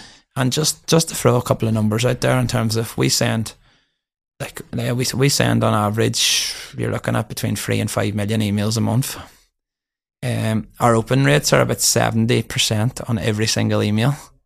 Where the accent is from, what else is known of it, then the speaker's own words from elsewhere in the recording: Northern Ireland, United Kingdom; even though I'm from County Down.